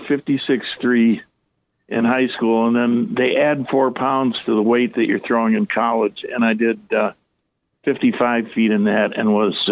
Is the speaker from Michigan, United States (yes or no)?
yes; Redford, Michigan, United States; I am. I grew up in Redford around Plymouth and Telegraph, went to Thurston High School